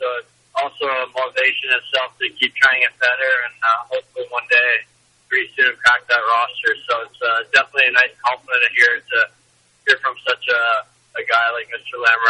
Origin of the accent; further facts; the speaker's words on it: Summerside, Prince Edward Island, Canada; I've had great support for my whole life growing up in Summerside. It's a real tight-knit community